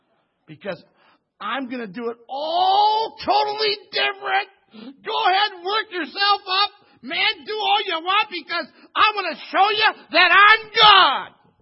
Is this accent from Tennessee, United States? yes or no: no; Toledo, Ohio, United States; born there; I was born in Toledo, Ohio, 3/22/49. That's my earthly birth.